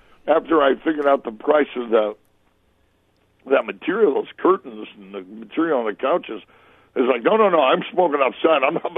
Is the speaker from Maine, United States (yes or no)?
no; Chicago, Illinois, United States; I did it with my cousin, and we grew up in Chicago together